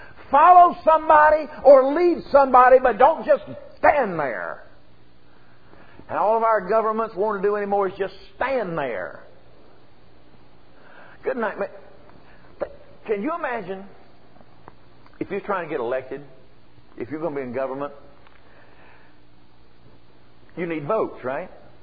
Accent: United States; I'm an American. I love America. I love our form of government. I was brought up under it.

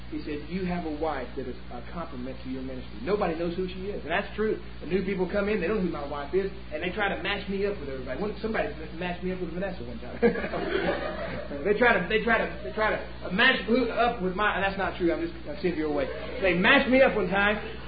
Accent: Ventura, California, United States; We're from Ventura.

